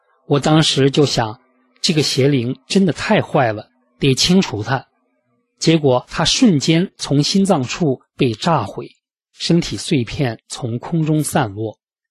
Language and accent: Chinese; China; 由于我从小在大陆长大